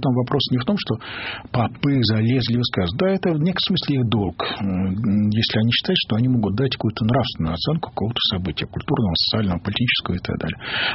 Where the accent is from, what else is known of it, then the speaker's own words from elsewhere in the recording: Moscow, Russia; я еще и москвич